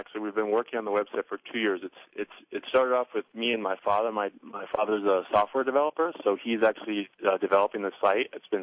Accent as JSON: {"language": "English", "region": "California", "country": "United States", "tie": "born or raised there", "lives_now": "Washington, United States", "said": "Well, actually, you said I'm from Washington, D.C., which is where I live, but I actually grew up in California."}